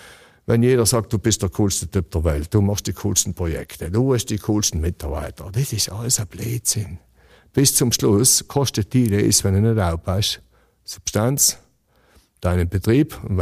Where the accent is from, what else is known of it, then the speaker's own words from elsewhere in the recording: Pfitsch, Trentino-Alto Adige, Italy; sicher Richtung Pfitsch, das ist meine Heimat, das ist Richtung Osten.